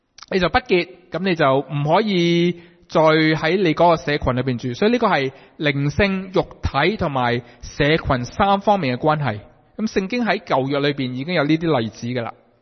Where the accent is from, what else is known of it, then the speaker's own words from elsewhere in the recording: Guangdong, China; 起码我哋广东人啦，呢十个口号咧，头嗰几个都听惯听熟啦